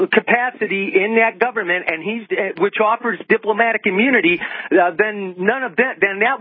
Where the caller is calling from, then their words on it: South Haven, Michigan, United States; In Southwest Michigan.